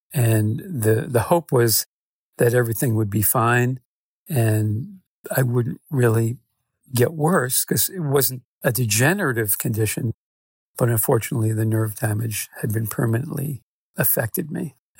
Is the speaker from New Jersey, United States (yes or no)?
yes; Princeton Junction, New Jersey, United States; I'm from Princeton Junction, New Jersey.